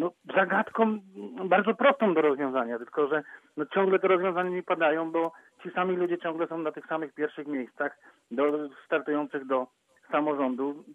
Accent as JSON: {"language": "Polish", "town": "Radoszyn", "region": "Lubusz Voivodeship", "country": "Poland", "said": "ja pochodzę z miejscowości Radoszyn. Niewielka miejscowość"}